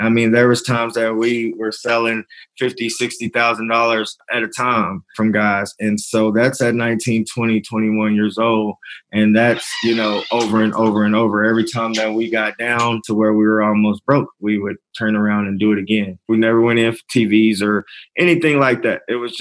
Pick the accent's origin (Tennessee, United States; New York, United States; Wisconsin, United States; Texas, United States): Texas, United States; Lubbock; I grew up in Lubbock. It's more like a smaller suburb. It's not as big as Dallas, but the people there are really like close-knit.